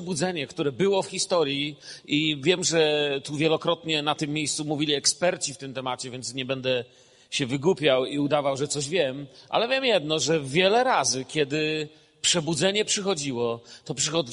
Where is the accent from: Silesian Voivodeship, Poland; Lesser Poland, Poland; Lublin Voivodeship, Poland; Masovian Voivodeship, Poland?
Silesian Voivodeship, Poland; jak to tam u nas na Śląsku mówią, kupa ludzi przyjdzie